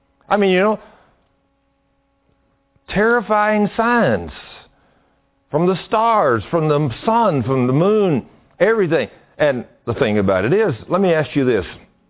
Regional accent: Argyle, Texas, United States; I said, wow, well, we're from Argyle, Texas.

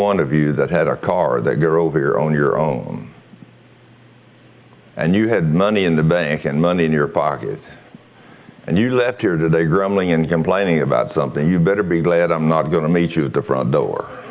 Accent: Texas, United States; born there; I was born out here in West Texas and in a little town.

